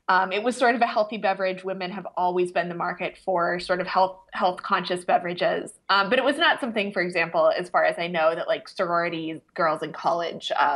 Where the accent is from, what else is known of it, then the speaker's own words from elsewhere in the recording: Leawood, Kansas, United States; I am super thrilled to be on KCUR, because I grew up in Kansas City. I grew up in Leawood.